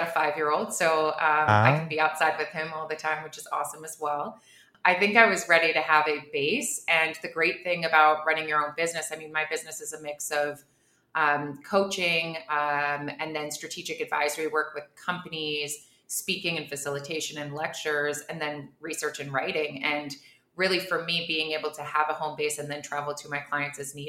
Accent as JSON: {"language": "English", "country": "Bermuda", "tie": "born or raised there", "also_born_or_lived": "United States / United Kingdom", "said": "So I was born and raised in Bermuda, and then I did my schooling here. Then I left when I was 17 to go to Brown. Did my undergrad there, did grad school in the UK, lived in the US for a while, Philly, Boston, traveled all over, moved home right before the pandemic."}